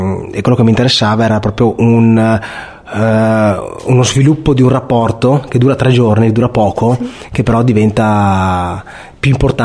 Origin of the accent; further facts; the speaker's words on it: Vicenza, Veneto, Italy; io sono di Vicenza, quindi sono nato e cresciuto nella nebbia.